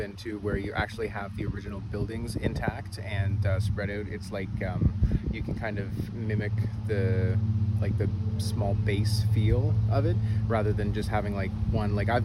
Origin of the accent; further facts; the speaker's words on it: Canada; I'm a corporal and I'm a medic from Canada.